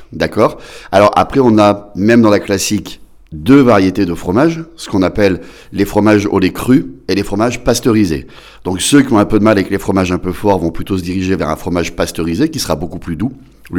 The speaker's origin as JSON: {"language": "French", "country": "France", "said": "Allons, on est français ou on l'est pas."}